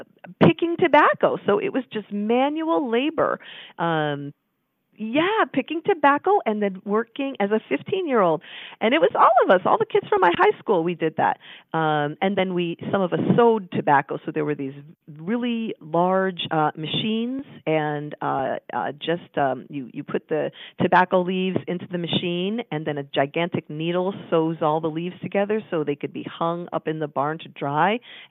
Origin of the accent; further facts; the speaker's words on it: Connecticut, United States; my first job when I grew up in Connecticut was working on a tobacco farm, believe it or not.